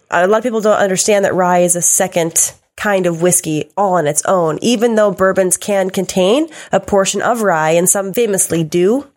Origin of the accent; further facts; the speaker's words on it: Wisconsin, United States; so I'm from Wisconsin. So what do we do with it?